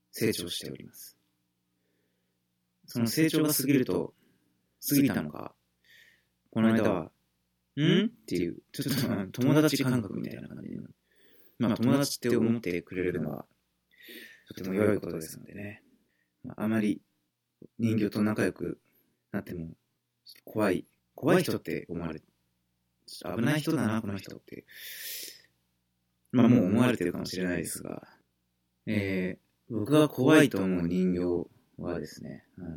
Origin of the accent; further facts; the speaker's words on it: Ibaraki, Japan; 茨城にもゆるキャラが、我々地元の茨城にもゆるキャラがおりまして